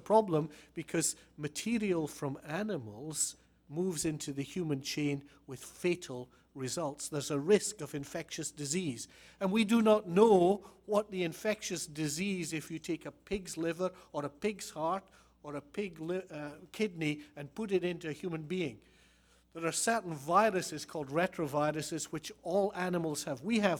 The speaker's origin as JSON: {"language": "English", "region": "Scotland", "country": "United Kingdom", "said": "As a Scotsman, I hate spending money."}